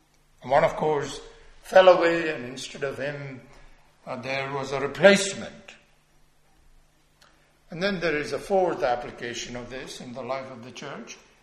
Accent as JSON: {"language": "English", "country": "India", "tie": "born or raised there", "said": "When I was growing up in India"}